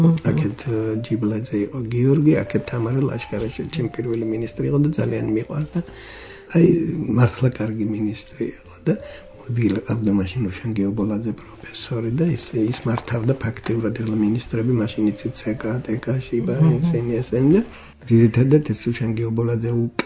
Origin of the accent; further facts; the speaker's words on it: Mtskheta-Mtianeti, Georgia; მე დავიბადე დუშეთის რაიონში.